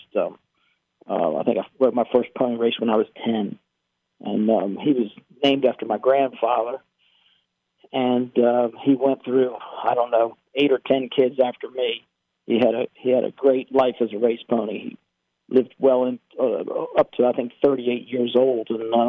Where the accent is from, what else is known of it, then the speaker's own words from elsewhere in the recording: Virginia, United States; I grew up right outside of Middleburg, Virginia.